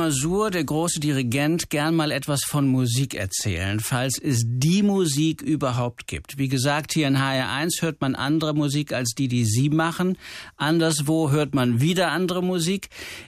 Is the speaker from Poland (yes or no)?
yes; Brzeg, Opole Voivodeship, Poland; born there; Die Ehrenbürgerschaft meiner Geburtsstadt Brieg, früher deutsch, heute polnisch.